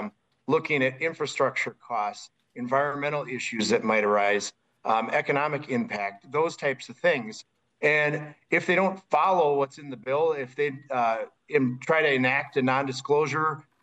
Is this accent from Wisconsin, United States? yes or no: yes; Menomonie, Wisconsin, United States; in my hometown of Menominee, up there between Eau Claire and Hudson